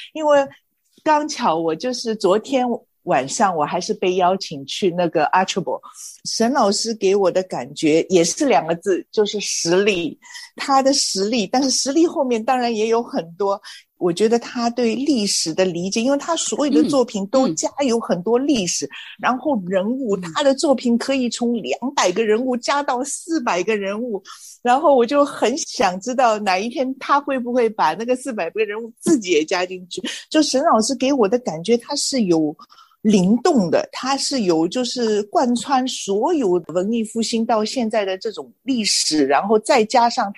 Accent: Shanghai, China; 我注意到黄老师其实也是跟我是同乡，也是上海人

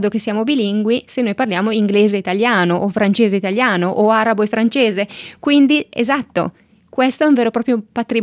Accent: Lombardy, Italy; accent: Valsabbino; il mio dialetto in particolare è il dialetto valsabino, perché Brescia, la provincia di Brescia è molto molto grande

